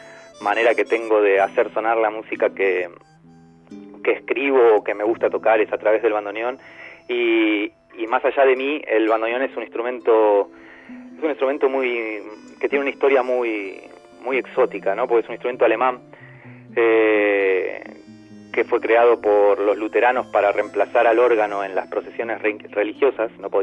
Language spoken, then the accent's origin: Spanish; Buenos Aires, Argentina; born there; Nací en Buenos Aires, sí.